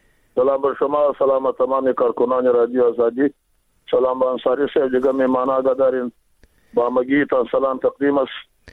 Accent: Afghanistan; ما افغان هستیم، از افغانستان هستیم.

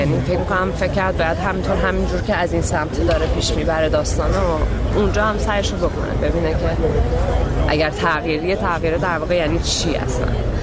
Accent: Iran; من به عنوان یه ایرانی

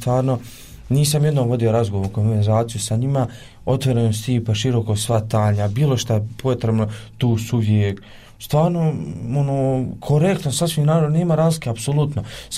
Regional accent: Gornji Vakuf-Uskoplje, Federation of Bosnia and Herzegovina, Bosnia & Herzegovina; Da, ja upravo dolazim iz mjesta gdje je bilo tokom, kako da kažem, ovog zadnjeg rata, bilo je jako teško. Jer dolazim iz mjesta gdje je podijeljeno.

